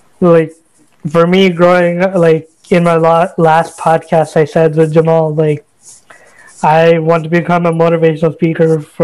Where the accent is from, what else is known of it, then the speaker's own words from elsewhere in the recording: Evanston, Illinois, United States; born there; I was born in Evanston because we had a house there, but moved, like, shortly after and all.